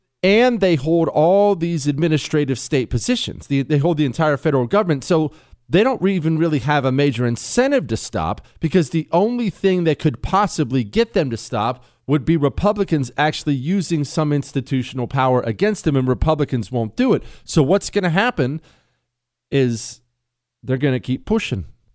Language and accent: English; United States; I'm an American. I speak English.